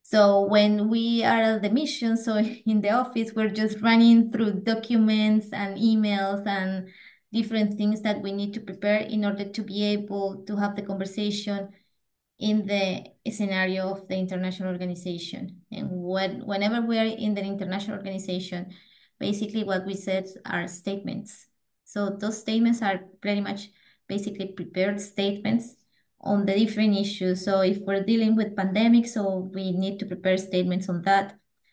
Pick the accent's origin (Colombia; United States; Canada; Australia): Colombia; English is a second language; I come from Colombia